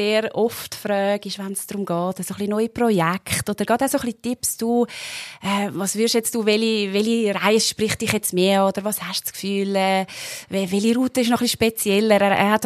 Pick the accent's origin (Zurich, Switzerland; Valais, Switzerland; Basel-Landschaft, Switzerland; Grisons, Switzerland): Zurich, Switzerland; Richterswil; in Richterswil, an dem Ort, wo ich aufgewachsen bin, an dem Ort, wo ich lebe